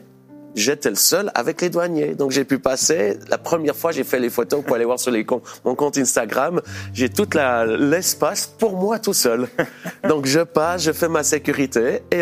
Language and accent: French; Switzerland; je viens de la Suisse, j'ai 4 enfants et je viens il y a quelques semaines de devenir grand-papa.